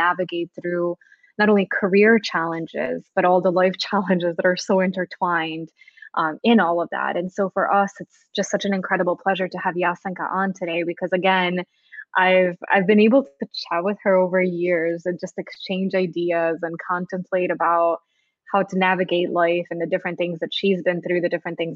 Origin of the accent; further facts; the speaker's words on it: Serbia; English is a second language; She, I mentioned, we're from former Yugoslavia. I'm from Serbia. She's from Bosnia.